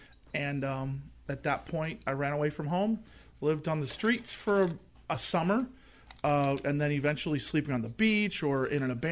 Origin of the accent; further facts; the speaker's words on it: Palos Verdes Peninsula, California, United States; Palos Verdes Peninsula.